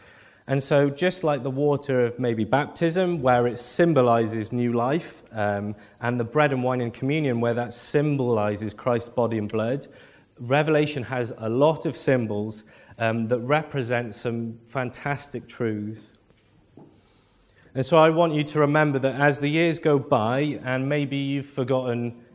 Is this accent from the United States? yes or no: no; Wales, United Kingdom; Being Welsh, I have 3 points.